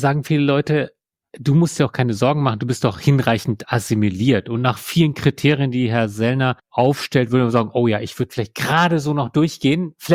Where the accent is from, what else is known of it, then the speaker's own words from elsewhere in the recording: Germany; born there; ich bin in Deutschland geboren und meine Eltern meinten damals, dieses Kind muss in erster Linie Deutsch sprechen. Also zweisprachige Erziehung und so weiter.